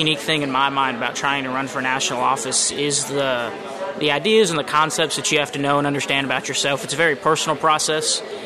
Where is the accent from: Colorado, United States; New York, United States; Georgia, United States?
Georgia, United States; Valdosta; I'm from Valdosta, Georgia.